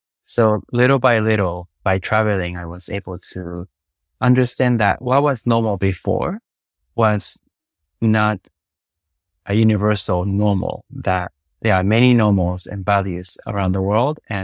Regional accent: Japan; English is a second language; In the 90s that I grew up in Japan

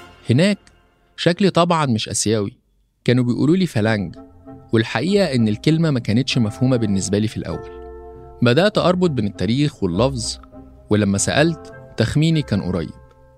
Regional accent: Egypt; الصورة المنفصلة بيني كمصري بيعيش في القارة الأفريقية وإحساسي بالانتماء للقارة

